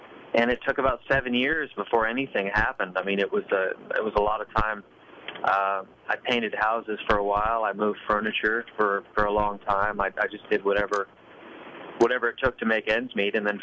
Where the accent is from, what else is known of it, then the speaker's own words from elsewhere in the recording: Canada; growing up in Canada and being a fan of not just country music